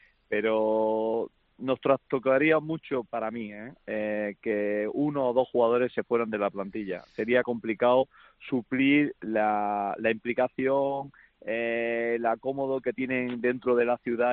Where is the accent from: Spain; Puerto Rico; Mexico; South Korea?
Spain; Granada, Andalusia; somos muy granadinos los tres, somos muy muy de Granada